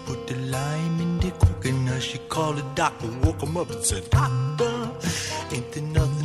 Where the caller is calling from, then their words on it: McDonough, Georgia, United States; I'm calling from McDonough, Georgia.